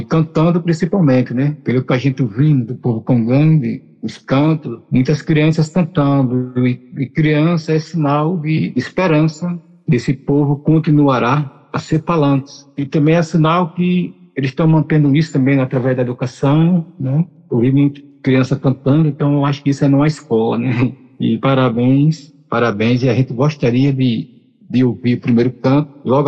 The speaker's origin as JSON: {"language": "Portuguese", "region": "Alagoas", "country": "Brazil", "said": "sou de Alagoas, né?"}